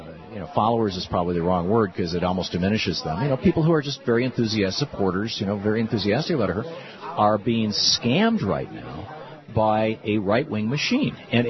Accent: Michigan, United States; I grew up in Michigan

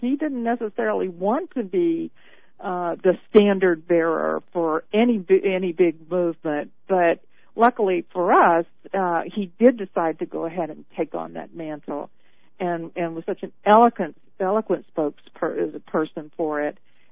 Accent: California, United States; I'm from California, and I went to the South to visit relatives, and I was shocked.

